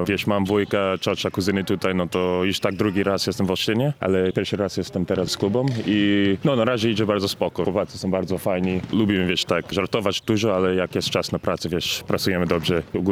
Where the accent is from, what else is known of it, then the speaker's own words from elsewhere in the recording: Canada; accent: Canadian; Ja gadam po polsku zawsze w Kanadzie do rodziców też. Wiem, że mam taki kanadyjski akcent troszeczkę.